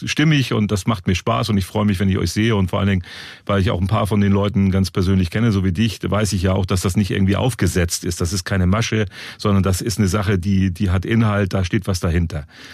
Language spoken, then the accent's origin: German; Northern Germany, Germany; also ich komme ja auch aus Norddeutschland